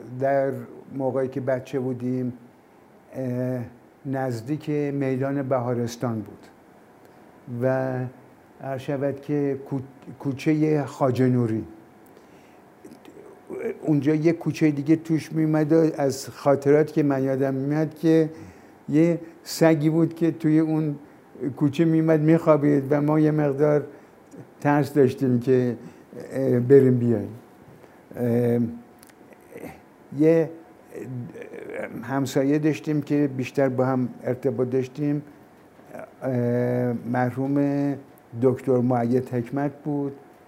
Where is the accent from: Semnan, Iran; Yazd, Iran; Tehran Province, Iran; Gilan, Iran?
Tehran Province, Iran; Tehran; born there; من تاریخ تولدم هست 31 مرداد 1330 و در شهر تهران بیمارستان ورجاوند به دنیا اومدم.